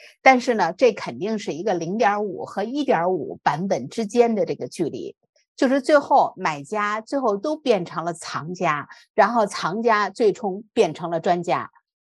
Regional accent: China; 但是我们作为中国人来讲呢，这个是我们生活当中不能回避的事情

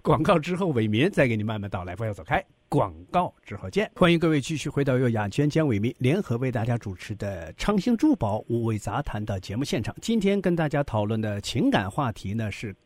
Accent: Northeast China, China; 特别是你知道我们东北人啊

